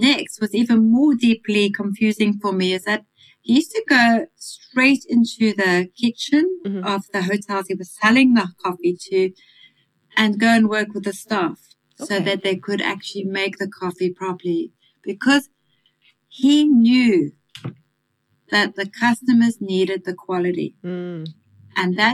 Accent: Manicaland, Zimbabwe; growing up on a coffee farm was amazing. It was a beautiful childhood. I grew up in the Eastern Highlands of Zimbabwe, mm-hmm. with beautiful views across the coffee bushes into Mozambique. Our area was actually called the Mountains of the Mist.

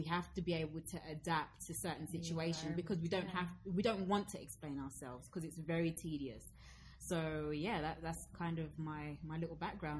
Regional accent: Zambia; accent: Zambian; So like before, obviously I had a Zambian accent, and I still tell people now, like, I still have a Zambian accent

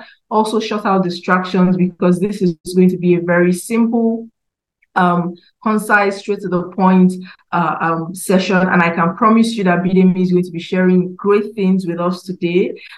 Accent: Nigeria; I am a Nigerian, currently in Nigeria.

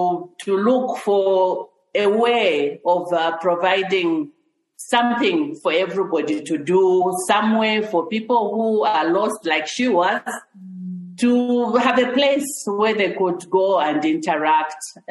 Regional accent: Chingola, Copperbelt, Zambia; now in Lusaka, Zambia; No, I grew up in Chingola.

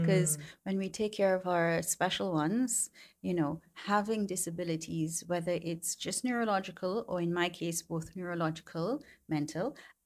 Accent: Trinidad & Tobago; And I'm from the Caribbean, specifically Trinidad and Tobago, where we're kind of a bit of a mixed up crowd. So one of my bloodlines is French, among other things.

